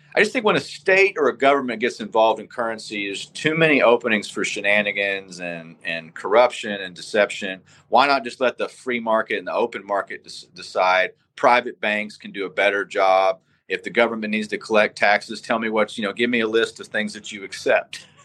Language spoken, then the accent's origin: English; Texas, United States; I'm from Texas, and I stay pretty much in tune with the politics there.